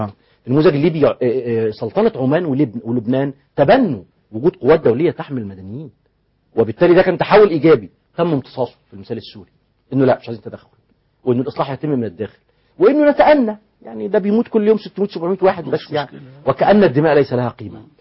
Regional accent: Egypt; احنا عندنا في مصر

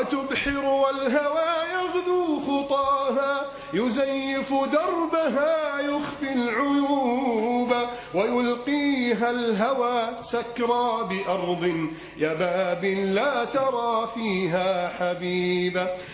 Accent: Egypt; اللهم احفظ بلدنا مصر من كيد الكائدين وحقد الحاقدين وتربص الظالمين

